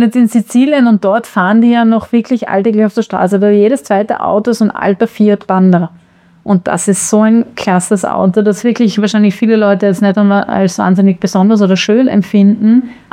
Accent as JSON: {"language": "German", "country": "Austria", "said": "ist es eben bei uns in Österreich, also beim Papa zu Hause, abgeholt worden."}